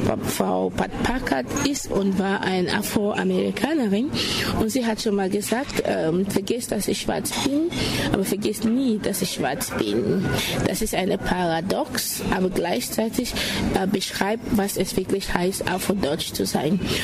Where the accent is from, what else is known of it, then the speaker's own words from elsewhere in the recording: Esslingen, Baden-Württemberg, Germany; Ich komme aus Esslingen